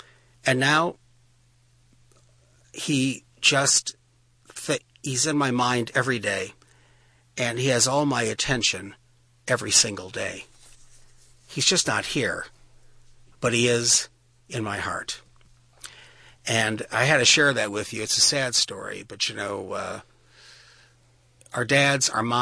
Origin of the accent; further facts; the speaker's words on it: Cleveland, Ohio, United States; Yeah, I'm from Cleveland, so just